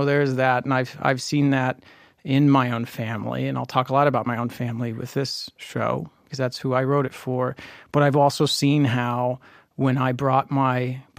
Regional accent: Southern United States, United States; that common language is something I learned over the dinner table growing up in the South with a bunch of great storytellers

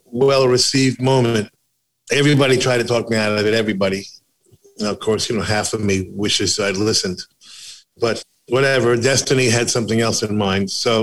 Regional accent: United States; I then thought about it and realized that, oh, my God, I'm an American.

